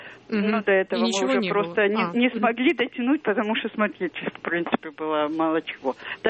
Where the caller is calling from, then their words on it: Yaroslavl, Yaroslavl Oblast, Russia; Я звоню из Ярославля.